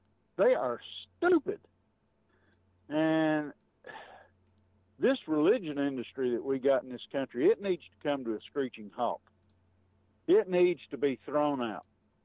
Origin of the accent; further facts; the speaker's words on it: Tennessee, United States; born there; Well, I was born in Sullivan County, Tennessee. So I was born right across the line from Gate City, Virginia.